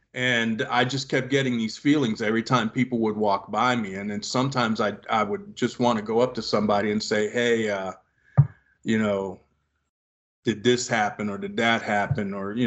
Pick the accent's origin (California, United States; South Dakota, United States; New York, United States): New York, United States; I used to be a daredevil when I was a kid because I grew up in the Bronx. So there's not a lot of grass and trees.